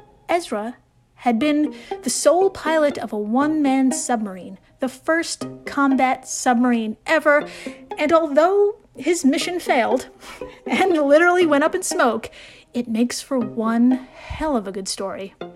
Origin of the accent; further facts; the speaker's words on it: United States; As an American myself, I could say this country dry humps that year every 4th of July